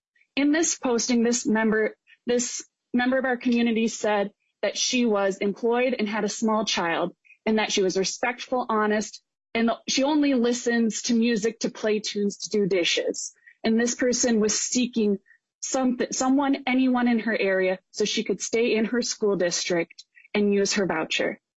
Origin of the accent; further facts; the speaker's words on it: North Branch, Minnesota, United States; I'm from North Branch, Minnesota.